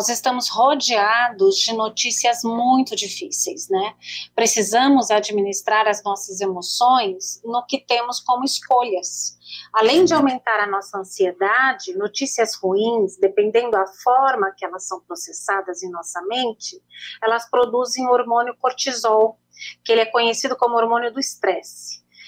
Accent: Santo André, São Paulo, Brazil; moved away as an adult; also born or lived in Florianópolis / Curitiba / Anápolis / Acre; now in Manaus, Brazil; mas eu cresci em Santo André, São Paulo, no ABC Paulista. Olha. Então eu cresci, a maior parte da minha infância e juventude foi em Santo André.

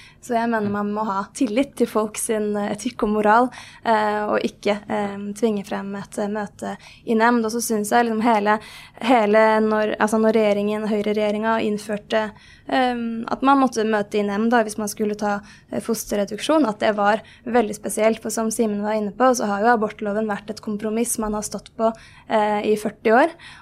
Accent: Oppegård, Akershus, Norway; vi er jo begge fra Oppegård da, kommune. Veldig flott sted.

